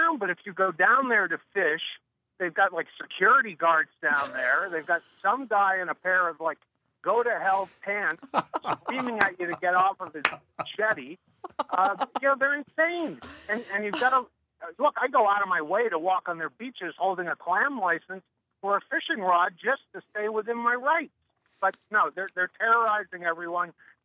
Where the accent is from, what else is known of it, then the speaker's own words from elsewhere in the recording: Massachusetts, United States; Well, I'm from the Cape.